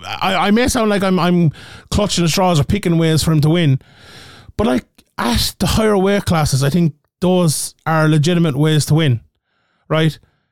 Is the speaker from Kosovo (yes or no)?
no; Ireland; Now, obviously, I'm Irish